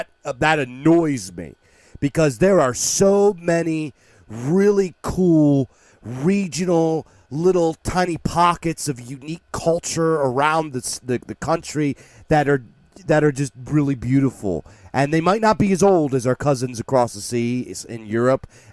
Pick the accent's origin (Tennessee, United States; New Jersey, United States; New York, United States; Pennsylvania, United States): Pennsylvania, United States; In where I grew up in Pennsylvania, people like the if there is like a traditional music here, it would be polka.